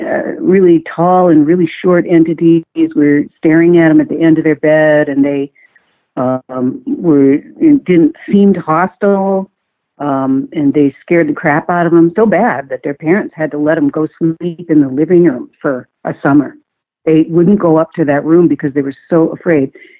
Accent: Great Falls, Montana, United States; I grew up in Great Falls, Montana.

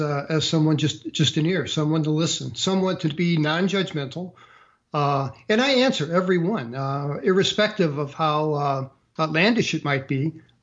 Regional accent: St. Louis, Missouri, United States; We were both city kids. I grew up in St. Louis, Missouri.

